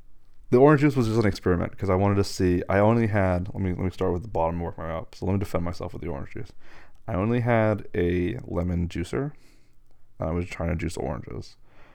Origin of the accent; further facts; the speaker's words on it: United States; I'm from the United States, from America.